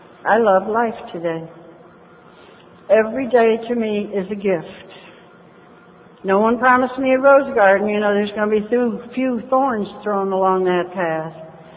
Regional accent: United States; And I said, well, I'm a first-generation American, and my parents were born in Scotland.

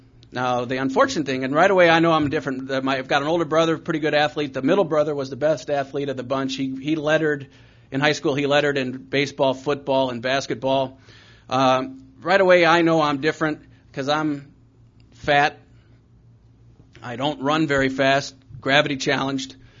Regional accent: Chicago, Illinois, United States; I grew up in Chicago, and he blew his arm out before he made it.

